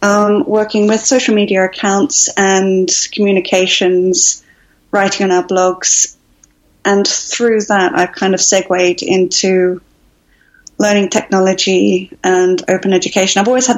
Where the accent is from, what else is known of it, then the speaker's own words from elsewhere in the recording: Australia; moved away as an adult; now in United Kingdom; So I'm actually from Australia, and I moved to the UK in 2008.